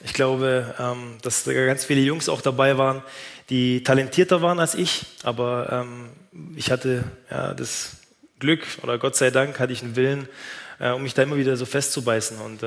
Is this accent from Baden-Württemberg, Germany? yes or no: yes; Stuttgart, Baden-Württemberg, Germany; als Stuttgarter